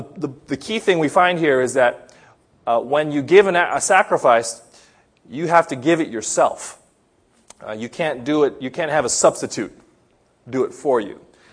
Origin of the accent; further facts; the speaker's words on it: Philippines; I went to the Philippines, to my hometown, and we went to the countryside